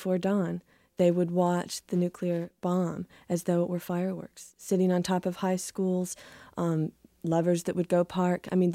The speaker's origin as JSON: {"language": "English", "region": "American Southwest", "country": "United States", "tie": "born or raised there"}